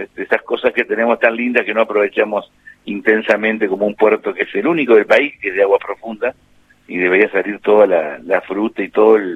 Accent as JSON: {"language": "Spanish", "town": "San Antonio Oeste", "region": "Río Negro", "country": "Argentina", "tie": "born or raised there", "said": "en lugares tan lindos como las grutas y como mi pueblo que es San Antonio Oeste, y tantos lindos lugares que tiene la Argentina"}